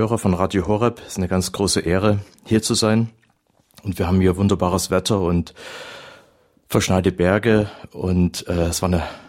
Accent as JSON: {"language": "German", "town": "Pirna", "region": "Saxony", "country": "Germany", "lives_now": "Ireland", "said": "ich komme aus Sachsen und wie ich manchmal sage, Obersachsen. Und gebürtig aus Pirna bei Dresden, vielleicht bekannt durch die vielen Hochwasser der Elbe. Und jetzt bin ich aber in Irland. Und jetzt aber hier in Balderschwang"}